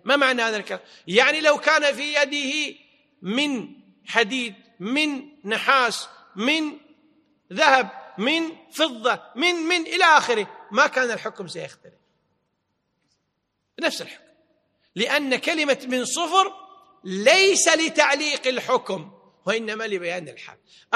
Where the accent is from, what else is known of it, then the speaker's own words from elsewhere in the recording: Kuwait; التميمة في عرفنا عندنا بالكويت يسمونها الحجاب